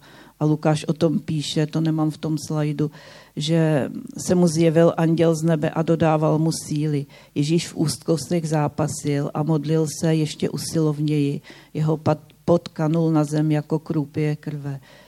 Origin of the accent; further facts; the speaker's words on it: Buštěhrad, Central Bohemian Region, Czechia; born there; Já jsem byla teďka v Buštěhradě ve svém rodném městě